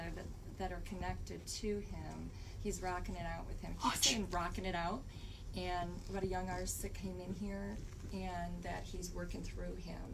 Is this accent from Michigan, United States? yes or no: yes; Detroit, Michigan, United States; because I'm from Detroit and she's from Detroit.